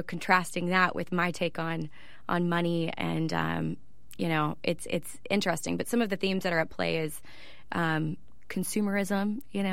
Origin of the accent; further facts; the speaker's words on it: Orange, Texas, United States; You know, the way that I first left my hometown of Orange, Texas was I stayed nearby for college.